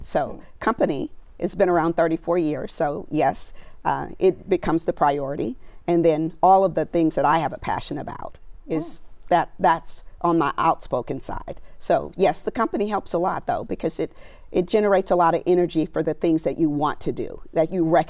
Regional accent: Arkansas, United States; I am such a country girl. I'm very country. I'm from Arkansas.

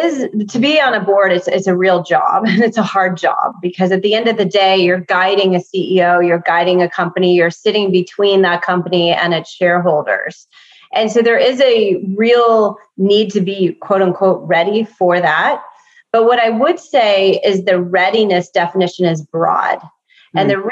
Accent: Texas, United States; also born or lived in New Orleans; And I was born in New Orleans. I was raised in Texas and I've worked my whole life.

